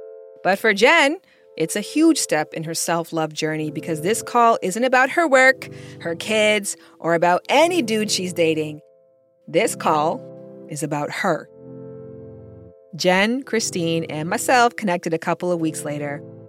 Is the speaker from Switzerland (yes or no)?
no; Canada; That's my old life. I'm from Canada, so I completely empathize.